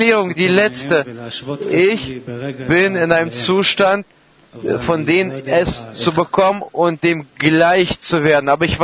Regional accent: Miami, Florida, United States; ich bin aus Miami.

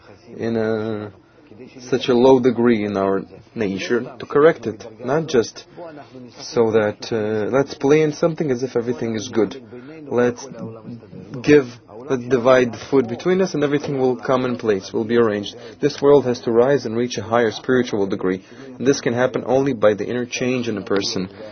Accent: Eilat, Southern District, Israel; I'm from Eilat.

